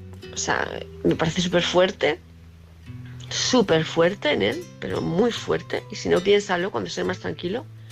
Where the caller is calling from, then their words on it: Palma, Balearic Islands, Spain; de Palma de Mallorca.